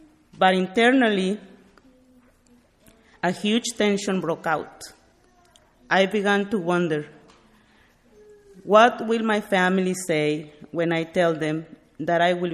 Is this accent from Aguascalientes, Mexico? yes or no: yes; Aguascalientes, Mexico; now in Goshen, United States; I'm from Mexico. My hometown is Aguascalientes. I arrived here in Goshen in 1998. I settled here, and since then, I have lived in the same house on 13th Street.